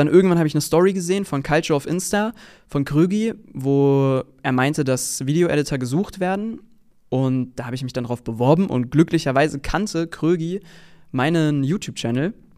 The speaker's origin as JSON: {"language": "German", "town": "Kassel", "region": "Hesse", "country": "Germany", "tie": "born or raised there", "said": "habe dann danach im Oktober angefangen, in Kassel zu studieren, also in meiner Heimatstadt"}